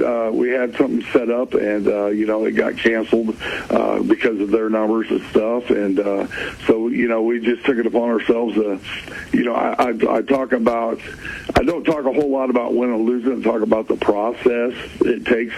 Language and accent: English; Mount Pleasant, United States; And, you know, I grew up in Mount Pleasant, played for legendary Bob Evans back in the 80s.